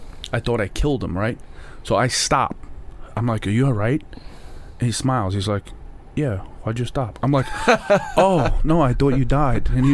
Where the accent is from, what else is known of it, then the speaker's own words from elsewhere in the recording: Brooklyn, New York, United States; I know we grew up in Brooklyn, but...